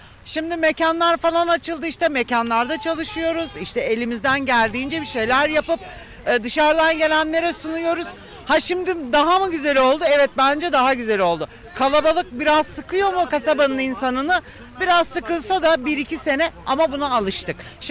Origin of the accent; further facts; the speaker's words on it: Alaçatı, İzmir, Turkey; Evet, buralıyım.